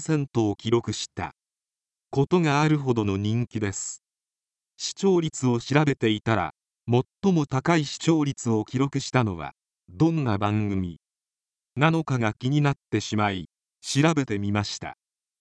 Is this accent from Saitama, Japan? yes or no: yes; Kasukabe, Saitama, Japan; also born or lived in Tokyo; 生まれは東京ですが、埼玉の春日部で育ちました。